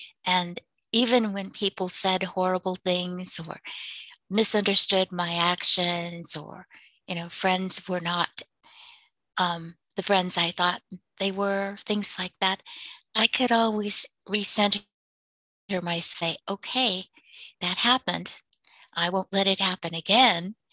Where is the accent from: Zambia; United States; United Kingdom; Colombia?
United States; well, I don't think then I should be here either then, because I'm Native American.